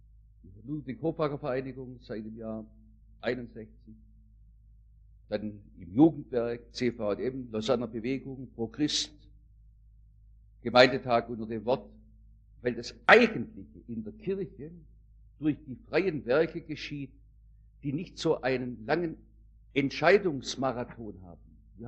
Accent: Stuttgart, Baden-Württemberg, Germany; also born or lived in Calw; Also Stuttgart ist Heimat für mich und für meine Frau, die ist auch in Stuttgart aufgewachsen.

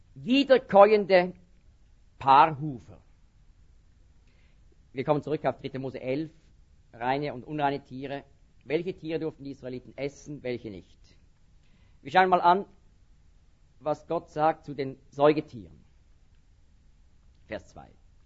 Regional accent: Switzerland; Das ist ein Tier, so sieht so ähnlich aus wie ein Murmeltier bei uns in der Schweiz.

